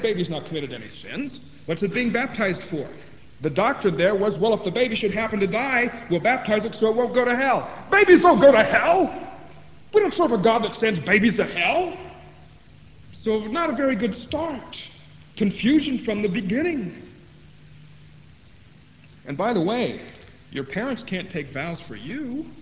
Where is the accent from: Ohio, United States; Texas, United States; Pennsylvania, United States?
Ohio, United States; I was raised up in the Lutheran Church in the state of Ohio in Indiana, or I'm sorry, the state of Ohio in the USA. That's what I was raised in as a boy and as a child, all the way up to my teens.